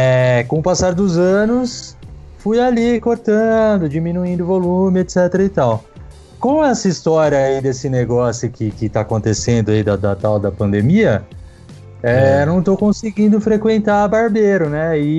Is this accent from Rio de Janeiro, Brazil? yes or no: no; Cesário Lange, São Paulo, Brazil; crescendo em Cesário Lange, ali no interior